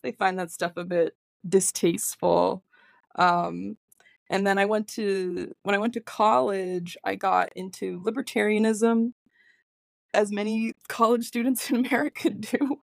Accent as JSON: {"language": "English", "region": "Midwest", "country": "United States", "said": "I'm from the Midwest."}